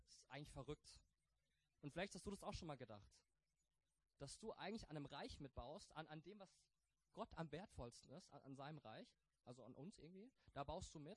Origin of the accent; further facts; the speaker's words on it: Baden-Württemberg, Germany; Württemberg ist ja schön, sag ich als Badener, Württemberg ist ja schön